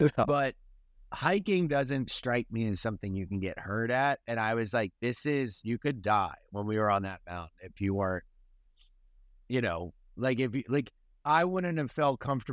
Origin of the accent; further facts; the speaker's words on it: Delaware, United States; now in Charleston, United States; hike meant nature walk because I'm from Delaware, which is a flat state. You know, the highest elevation in Delaware is like, I think 15 feet. We live in the low country in Charleston.